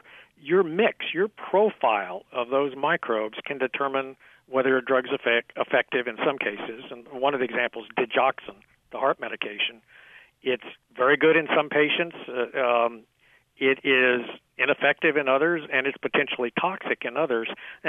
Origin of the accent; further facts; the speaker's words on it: Texas, United States; I grew up in Texas in the 1950s, and in addition to Mexican food, I probably ate a lot of fried chicken.